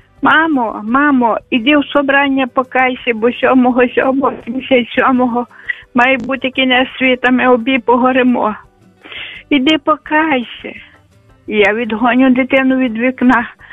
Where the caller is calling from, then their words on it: Chernivtsi, Chernivtsi Oblast, Ukraine; Я із Чернівець.